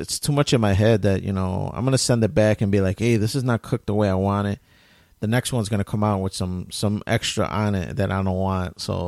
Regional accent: Chicago, Illinois, United States; The pizza was good, which me being a Chicagoan, I'm not really a big deep dish pizza guy

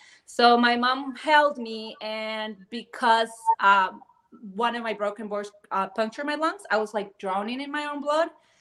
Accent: Cali, Valle del Cauca, Colombia; moved away as an adult; now in United States; I am originally born and raised in Colombia.

